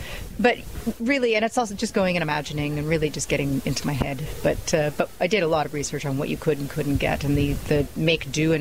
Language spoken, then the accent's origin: English; Canada; But I loved it in February because I'm Canadian, so that's my kind of weather.